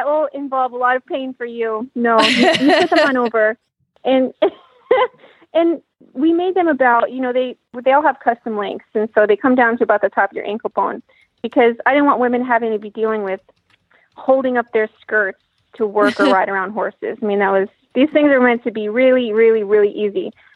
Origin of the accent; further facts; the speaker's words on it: Vermont, United States; And, well, I grew up in Vermont. So, you know, it's not terribly different.